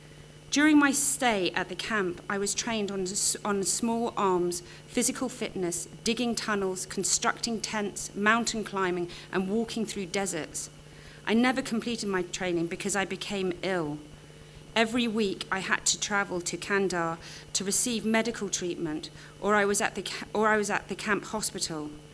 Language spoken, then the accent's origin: English; Eastern Province, Saudi Arabia; From the east.